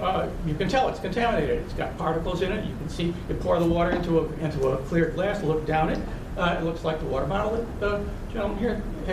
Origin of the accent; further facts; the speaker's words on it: Long Island, New York, United States; moved away as an adult; now in New Bern, United States; I've been here for 5 years in New Bern, Fairfield Harbor. I came here from Long Island, New York, which is, as everyone knows, an extraordinarily expensive, high cost of living area.